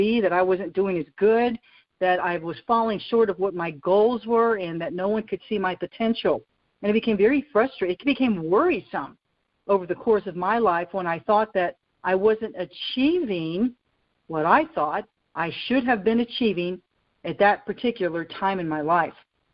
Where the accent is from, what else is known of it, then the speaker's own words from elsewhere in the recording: Roanoke, Virginia, United States; I know when I was 16 years old and I grew up in Roanoke, Virginia, just outside of Roanoke, Virginia